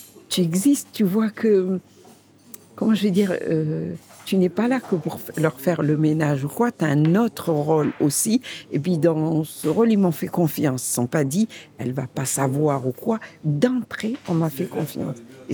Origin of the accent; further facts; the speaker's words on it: Morocco; moved away; moi, je suis arrivée du Maroc en 83.